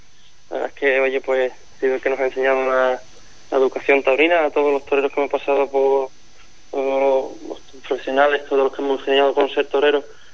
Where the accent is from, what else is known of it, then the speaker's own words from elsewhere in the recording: Santa Olalla, Castilla-La Mancha, Spain; mi etapa como novilleros invitadores empezó en 2015 en mi pueblo, en Santa Olalla.